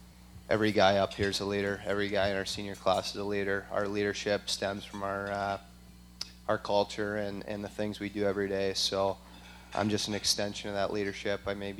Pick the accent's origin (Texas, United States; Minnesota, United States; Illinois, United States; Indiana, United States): Minnesota, United States; Bemidji; from Bemidji, Minnesota, management and entrepreneurship major.